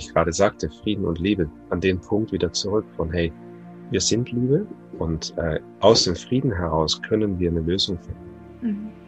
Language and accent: German; Netherlands; Wir haben Berge bei euch, keine Berge bei uns in Holland.